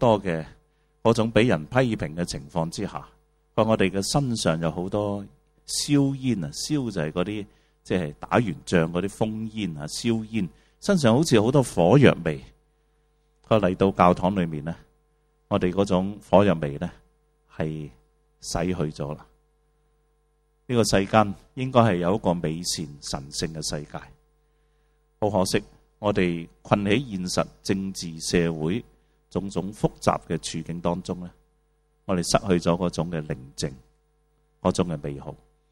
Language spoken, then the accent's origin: Chinese; China; 當時我有第二個夢，我中國人如果住到一些有草地的屋